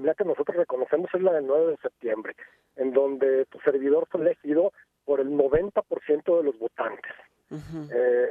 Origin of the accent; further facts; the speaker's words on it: León, Guanajuato, Mexico; Yo provengo de la ciudad de León, Guanajuato, y nosotros en León, Guanajuato